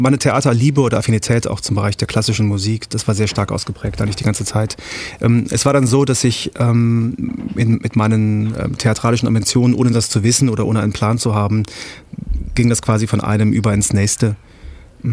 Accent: Aachen, North Rhine-Westphalia, Germany; also born or lived in Hamburg; now in Berlin, Germany; Ich bin in Aachen geboren, richtiger Öscher Jung und bin dann über Stationen in Hamburg, wo ich studierte, nach Berlin gekommen, wo ich wohne.

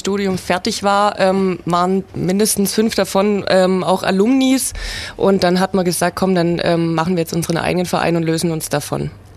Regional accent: Baden-Württemberg, Germany; ich bin auch dazugezogen zu Ulm, komme aber aus der Umgebung. genau, und wir leben zusammen hier in Ulm schon seit 4, 5 Jahren

